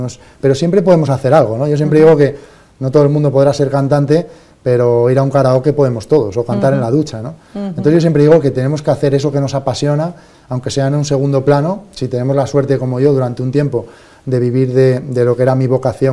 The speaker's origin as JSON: {"language": "Spanish", "town": "Cangas de Narcea", "region": "Asturias", "country": "Spain", "tie": "born or raised there", "said": "que llegaba a mi pueblo, a Cangas de Narcea, al Alto del Acebo. Y es que la carrera pasaba por delante de mi casa"}